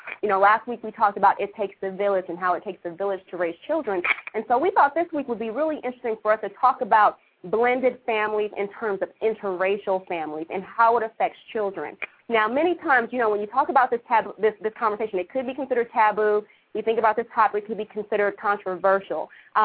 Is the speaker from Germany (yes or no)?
no; Los Angeles, California, United States; I never was really race conscious growing up in Los Angeles. Because here, you know, it's just basically a big melting pot